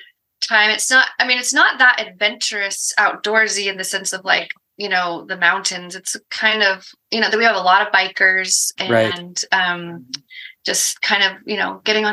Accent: Oregon, United States; also born or lived in Bay Area; So, well, we both kind of basically grew up in Oregon, but we were down in the Bay Area, for about 5 years for Nathan to go to grad school at UC Berkeley.

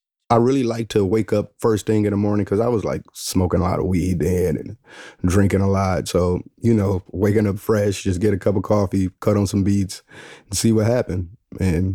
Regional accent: Detroit, Michigan, United States; because also growing up in Detroit, it's always somebody doing worse than you.

